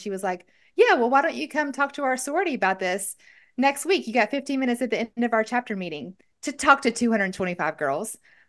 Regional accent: the South, United States; people say I talk really fast and I'm from the South

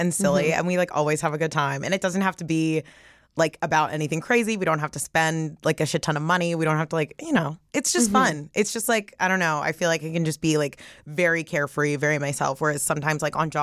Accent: Corvallis, Oregon, United States; I'm from Corvallis, Oregon. I grew up there. And then I went to college in Portland.

